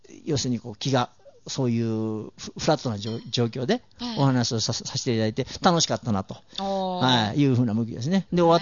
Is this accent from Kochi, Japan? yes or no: no; Ise-Shima, Mie, Japan; 俺もほら三重県の伊勢島の出身なんで